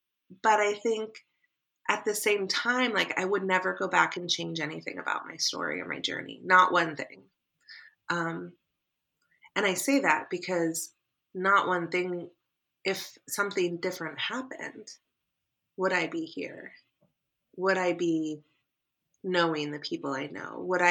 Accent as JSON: {"language": "English", "region": "Arizona", "country": "United States", "tie": "born or raised there", "also_born_or_lived": "Oregon", "said": "I was born in Arizona, but we lived in Oregon for a long time. And then we moved back here when I was like 9 in Arizona."}